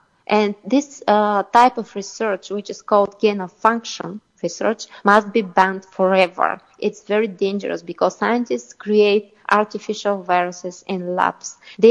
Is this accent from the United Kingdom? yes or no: no; Bulgaria; I come from Eastern Europe, and here the situation is the same. We are a NATO member state. We have four US military bases in Bulgaria, and we border on the Black Sea